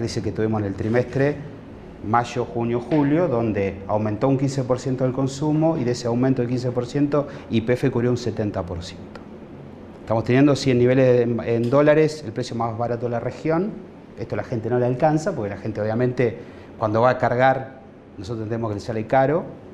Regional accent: Santa Cruz, Argentina; Me pasó a mí, yo soy de Santa Cruz, fui fiscal de Estado y yo reclamé DUPI.

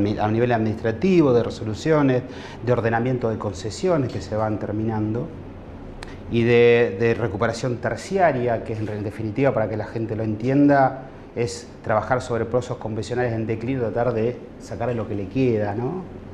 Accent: Santa Cruz, Argentina; Me pasó a mí, yo soy de Santa Cruz, fui fiscal de Estado y yo reclamé DUPI.

